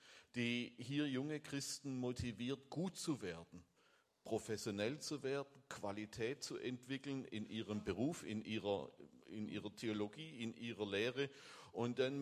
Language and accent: German; Stuttgart, Baden-Württemberg, Germany; Ich bin in Bad Cannstatt aufgewachsen. Ich bin dort tatsächlich groß geworden, Luftlinie 3 Kilometer zum damaligen, so hieß es damals, Neckarstadion.